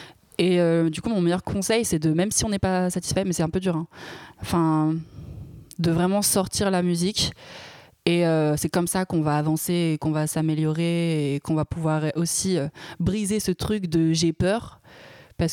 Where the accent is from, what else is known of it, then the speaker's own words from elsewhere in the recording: Lyon, Auvergne-Rhône-Alpes, France; moved away as an adult; now in Paris, France; j'ai 28 ans, je viens de Lyon. J'ai grandi à Lyon jusqu'à 18 ans à peu près. Après, je suis venue à Paris pour faire du son